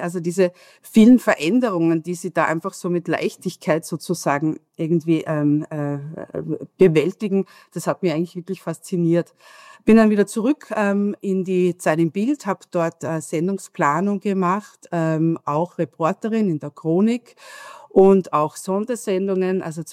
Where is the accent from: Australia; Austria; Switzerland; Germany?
Austria; Lower Austria; Ich komme aus dem Waldviertel ursprünglich